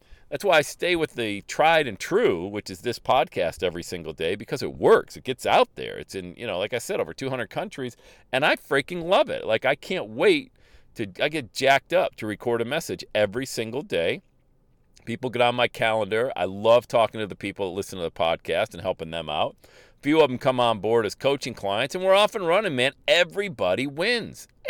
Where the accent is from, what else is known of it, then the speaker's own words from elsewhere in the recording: Bradford, Pennsylvania, United States; So then my next move was moving my family back to my hometown of Bradford, PA, where I was buying up all these rental property